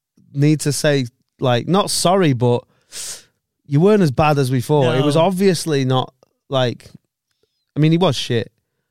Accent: England, United Kingdom; accent: English; if I go to the kebab shop not to speak English, because if they heard my English accent, they'd batter me.

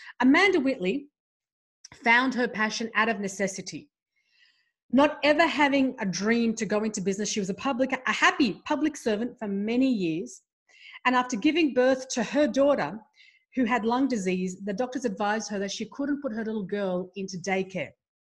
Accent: Canberra, Australian Capital Territory, Australia; when people ask me, where are you from? Where do you live? I say Canberra. And they're like, okay. So it's not Sydney or Melbourne.

